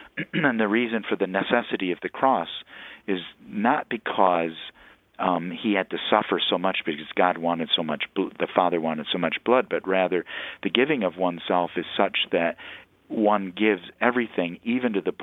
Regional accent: Michigan, United States; I'm from Michigan, so this doesn't seem like a huge, huge amount to me.

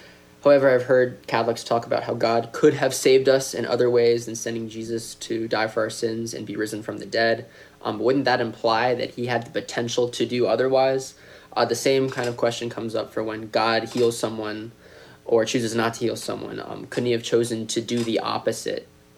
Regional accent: Manassas, Virginia, United States; I'm from Manassas, Virginia

